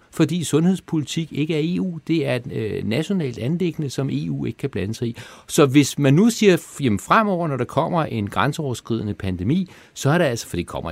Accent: Frederiksberg, Capital Region of Denmark, Denmark; Altså, jeg er fra Frederiksberg

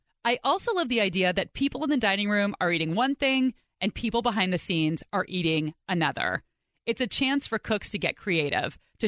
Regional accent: Pleasanton, California, United States; I grew up in the Bay Area.

